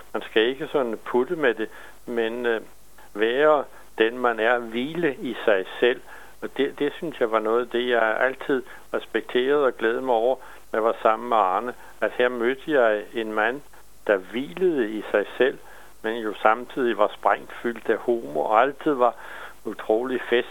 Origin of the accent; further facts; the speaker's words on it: Bornholm, Capital Region of Denmark, Denmark; accent: Bornholmish; moved away; jeg kan godt snakke rigtig bornholmsk, selvom jeg er flyttet fra Bornholm for over 50 år siden, så mærker man stadig min dialekt.